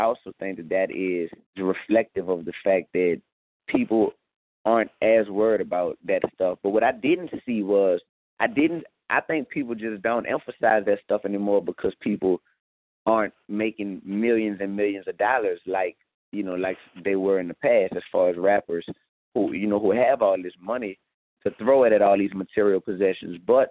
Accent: New Orleans, Louisiana, United States; So I actually have, because by me growing up in New Orleans, I think we were at the epicenter of materialism

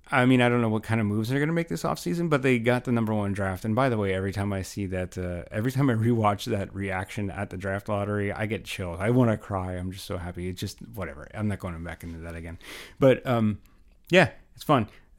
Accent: Philadelphia, Pennsylvania, United States; So apparently everyone realizes I'm from Philly and or thereabouts and love the Sixers.

